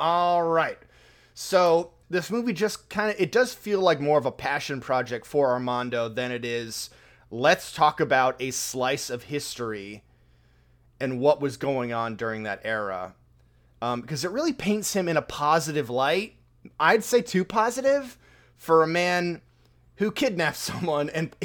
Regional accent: United States; But yeah, as it stands, we're both American. We're here. We live in a democracy.

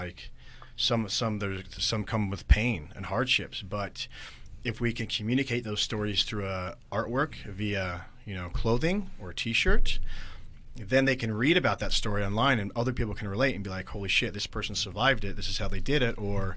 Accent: Boise, Idaho, United States; But especially, you know, growing up in Boise and being from here, I'm definitely going to stay local.

